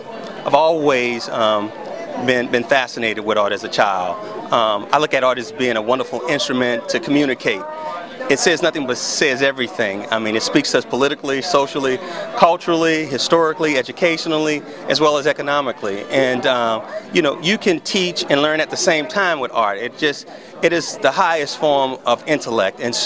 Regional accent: New Orleans, Louisiana, United States; I thought that I should pay tribute to it since I'm from New Orleans, and it's a historical time for celebrating our treasures.

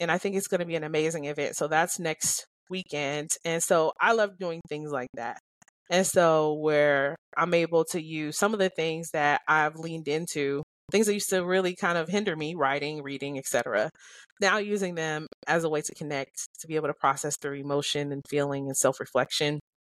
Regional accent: Kansas City, Missouri, United States; I think that I grew up in Kansas City years and years going to the games

